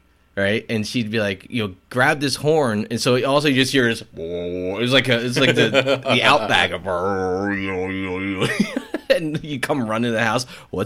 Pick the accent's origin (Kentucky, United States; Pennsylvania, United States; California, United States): Pennsylvania, United States; I grew up outside of Scranton. We lived on like 70 acres of property. We had lots of space.